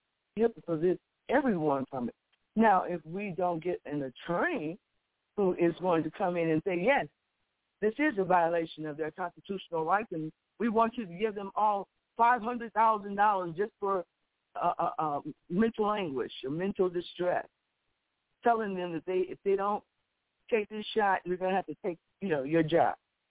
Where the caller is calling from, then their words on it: Chicago, Illinois, United States; here in Chicago in the South Shore area.